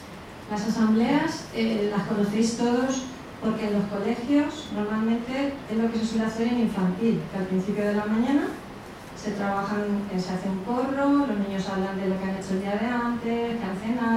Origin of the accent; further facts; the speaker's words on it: Albacete, Castilla-La Mancha, Spain; de Albacete y trabajo en este Ministerio del Aire desde hace 22 años.